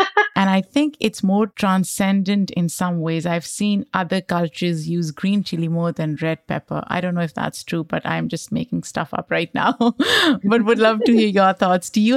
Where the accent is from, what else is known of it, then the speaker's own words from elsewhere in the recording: Pakistan; I grew up in Pakistan